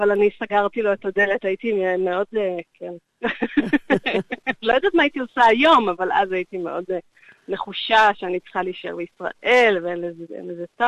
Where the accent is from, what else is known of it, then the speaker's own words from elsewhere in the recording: Savyon, Central District, Israel; also born or lived in Beersheba / Paris / Tel Aviv; now in Melbourne, Australia; אני גדלתי בסביון, ואחר כך חייתי בבאר שבע, ואחר כך בפריז, ואחר כך בתל אביב, ועכשיו אני במלבורן, בעקבות בן זוגי.